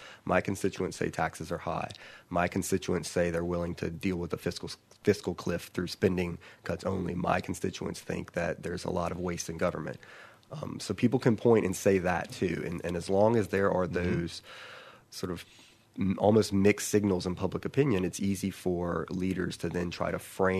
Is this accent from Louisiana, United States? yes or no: yes; Baton Rouge, Louisiana, United States; I grew up in Baton Rouge, Louisiana. I've spent the majority of my life here.